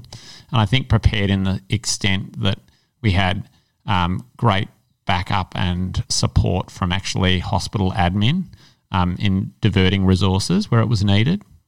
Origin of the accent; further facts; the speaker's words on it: Melbourne, Victoria, Australia; I was born here in Melbourne and grew up not too far from here.